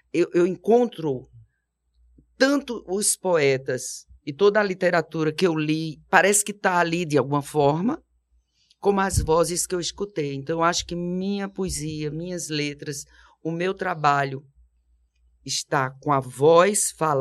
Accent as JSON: {"language": "Portuguese", "region": "Paraíba", "country": "Brazil", "tie": "born or raised there", "said": "Quando eu era criança, no Nordeste, Eu tinha meus tios ainda vivos na época, eu ia para as fazendas deles, do meu avô e dos meus tios, lá no interior da Paraíba, perto de Campina Grande"}